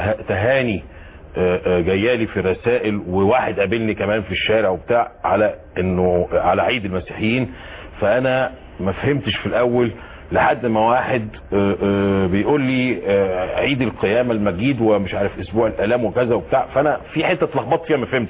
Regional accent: Egypt; انا فعلا قبطي مصر، او لا انا مصري قبطي مسلم

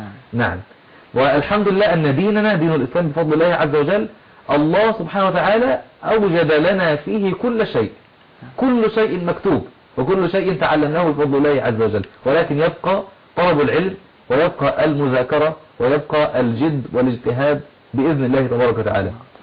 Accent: Egypt; نحن عندنا في مصر وفي غيرها من بلاد المسلمين الكتب في البيوت ولكن لا يقرأ فيها أحد.

